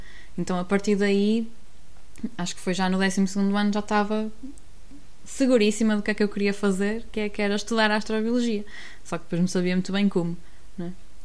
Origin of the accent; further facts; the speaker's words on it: Porto, Portugal; Sou do Porto, e os meus pais também